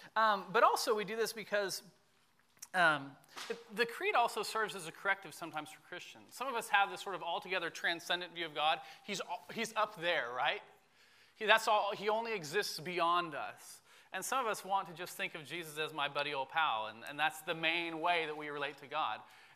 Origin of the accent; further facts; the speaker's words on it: Washington, United States; I'm from Washington State, after all. We probably didn't go to the same school.